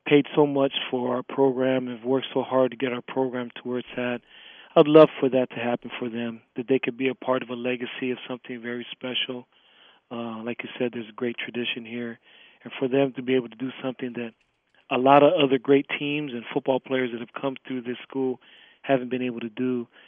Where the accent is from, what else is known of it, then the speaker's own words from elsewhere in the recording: Hawaii, United States; I'm from the North Shore, and so I just stay on the beach there with my shorts and flip-flops and don't even come to town or to Waikiki.